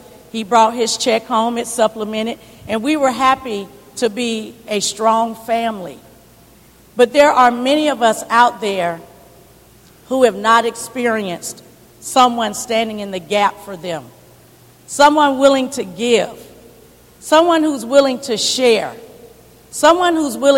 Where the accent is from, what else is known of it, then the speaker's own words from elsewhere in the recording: St. Petersburg, Florida, United States; I was born and raised here in St. Petersburg. I was born in Mercy Hospital. That's where African Americans were born, and we called it on the Deuces back then, on 22nd Street.